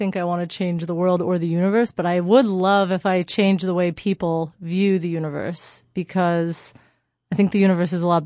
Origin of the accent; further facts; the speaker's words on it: Miami, Florida, United States; also born or lived in New York; house, in my like childhood home in Miami, because we had to go there for COVID.